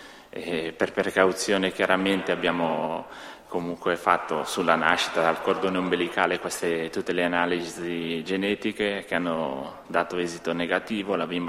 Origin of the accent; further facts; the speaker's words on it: Ticino, Switzerland; appunto, veniamo dal Canton Ticino, Svizzera italiana.